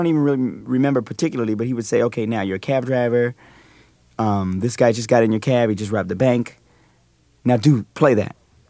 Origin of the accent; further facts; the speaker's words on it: Washington, District of Columbia, United States; I grew up in D.C., Washington, D.C.